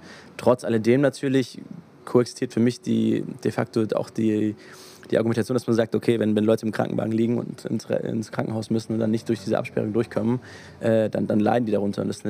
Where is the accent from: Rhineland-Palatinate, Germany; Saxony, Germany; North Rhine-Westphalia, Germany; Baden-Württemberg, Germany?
Baden-Württemberg, Germany; Heilbronn; Ich komme aus Heilbronn.